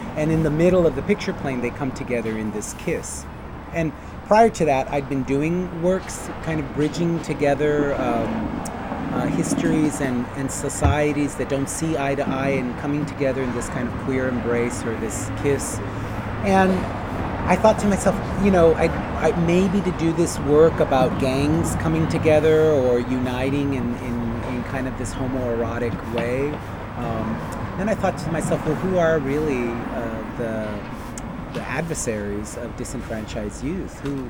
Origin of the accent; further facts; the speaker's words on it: East Los Angeles, California, United States; because I grew up in East Los Angeles, and I have this whole history kind of connected to myself of having grown up as a kid